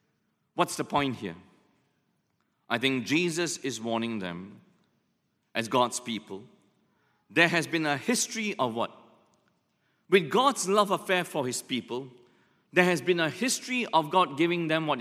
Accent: Malaysia; So in the small town that we grew up in Malaysia, it was a shop house, like the Chinatown shop house.

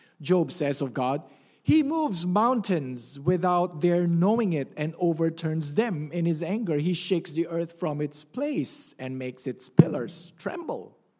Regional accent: Manila, Metro Manila, Philippines; I grew up in Manila, and we get a few typhoons each year.

